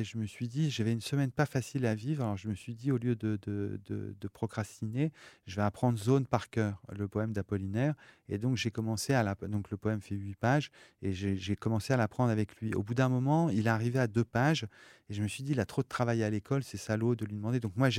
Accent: Roubaix, Hauts-de-France, France; puisque j'ai grandi à Roubaix, qui est frontalier avec la Belgique

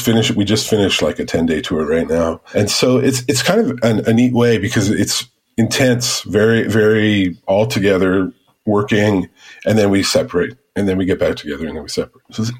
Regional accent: Edmonton, Alberta, Canada; now in Montreal, Canada; we grew up in Edmonton, Alberta, and my sister and brother are still there. Shannon and Jeremiah are still in Edmonton, as are our parents. And I live in Montreal.

